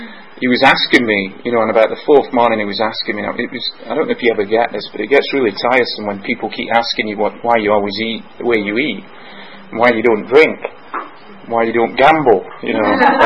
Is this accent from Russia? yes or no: no; Scotland, United Kingdom; I always get asked why I don't drink, being Scottish.